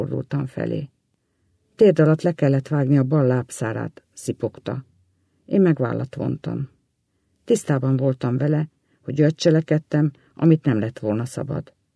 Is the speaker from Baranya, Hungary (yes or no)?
no; Máriabesnyő, Pest, Hungary; born there; 56 éves. A gyönyörű szép Gödöllői dombvidéken születtem, Mária Besnyőn.